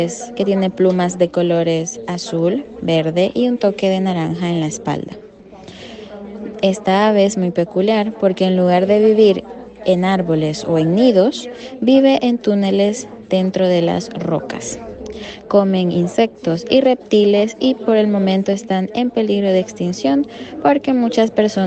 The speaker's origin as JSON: {"language": "Spanish", "country": "El Salvador", "said": "soy de El Salvador"}